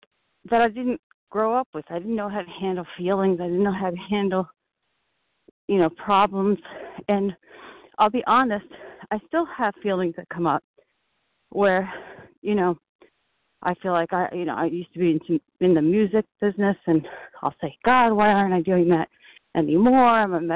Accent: New York, United States; compulsive overeater and bulimic. I'm from New York.

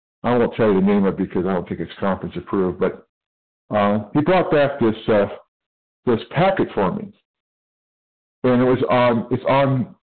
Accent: California, United States; I am from California.

